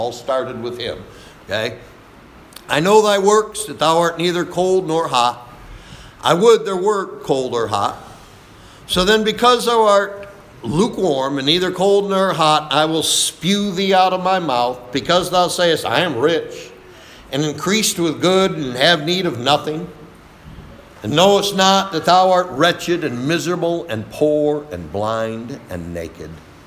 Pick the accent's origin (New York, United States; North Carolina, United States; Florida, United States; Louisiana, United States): New York, United States; accent: Cattaraugus County accent; So they all thought I was from the South. I said, no, I'm from Cattaraugus County.